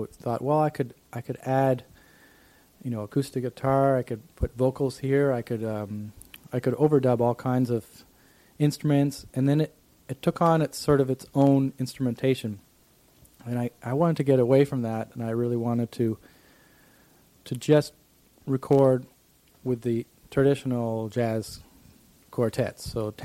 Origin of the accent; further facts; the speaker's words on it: Sackville, New Brunswick, Canada; in my hometown of Sackville, New Brunswick